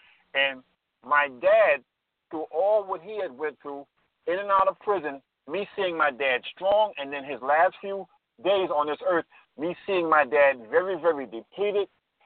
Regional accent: New York, United States; He was born and raised in New York, as I was, in and out of prison.

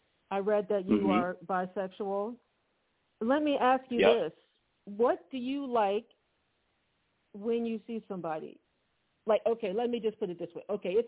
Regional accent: Philadelphia, Pennsylvania, United States; I'm from Philadelphia

